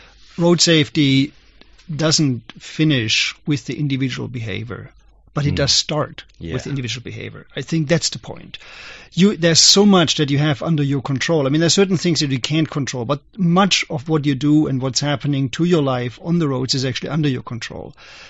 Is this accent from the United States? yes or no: no; Germany; when I was young, I grew up in Germany as a young boy.